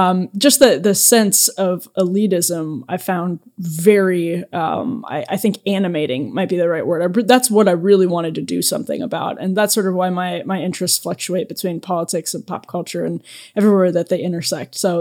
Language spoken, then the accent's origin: English; Wisconsin, United States; So basically just growing up in Wisconsin, I was incredibly frustrated.